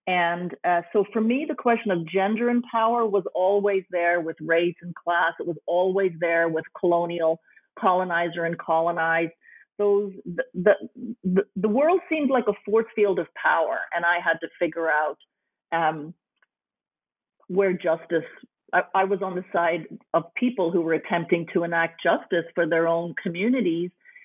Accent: Belfast, Northern Ireland, United Kingdom; I was born in Northern Ireland under British occupation, and I grew up in a Catholic neighborhood in West Belfast in the Falls Road, which was at the heart of the Troubles, starting in the late 1960s.

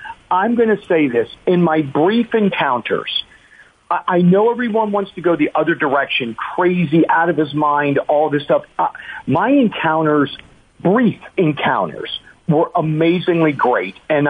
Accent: Butler, Pennsylvania, United States; accent: Pittsburgh; Born and raised in the Berg, technically in Butler, Pennsylvania, just right near the Berg.

